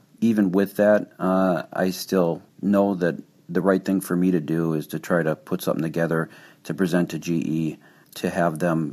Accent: Waukesha, Wisconsin, United States; I'm from Waukesha, Wisconsin.

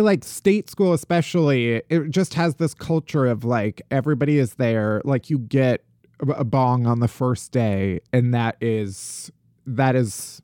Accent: Illinois, United States; because I grew up in the South Suburbs and then went to Evanston

